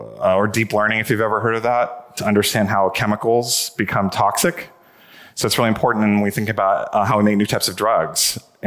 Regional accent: California, United States; I'm a Californian through and through. Well, I mean, my parents are from India. I was born here in Orange County.

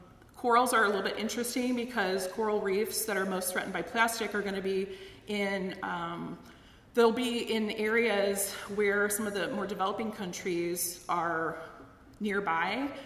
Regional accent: California, United States; I'm from California, so we're legislating a lot of plastic usage.

